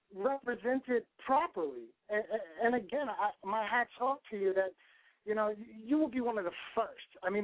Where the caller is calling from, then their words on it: New York City, New York, United States; Hi, I'm calling from Queens.